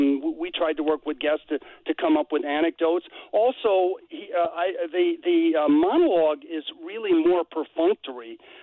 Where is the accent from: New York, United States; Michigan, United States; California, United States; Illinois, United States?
Illinois, United States; Chicago; Yeah. That's my hometown. I could never get a job there, but that's another story.